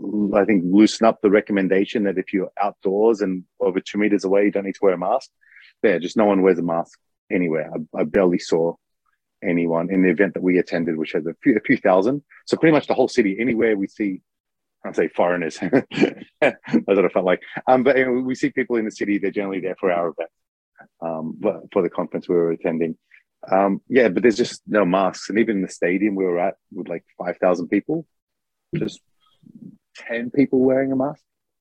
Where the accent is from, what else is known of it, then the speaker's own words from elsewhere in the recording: Melbourne, Victoria, Australia; Like, I'm from Melbourne. So in Melbourne City, people are walking to cafes lunchtime.